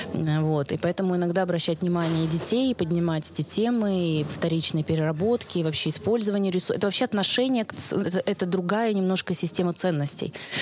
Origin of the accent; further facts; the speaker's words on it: Tallinn, Harju County, Estonia; мы из Таллина приехали, и все-таки это учебный период, то мы не смогли приехать на весь фестиваль.